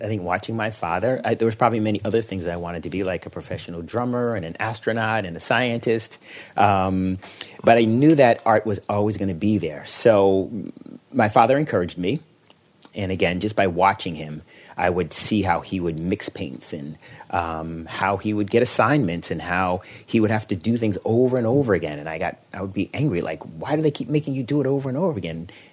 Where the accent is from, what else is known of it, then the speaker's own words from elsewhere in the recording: Boston, Massachusetts, United States; I grew up in Boston, Massachusetts.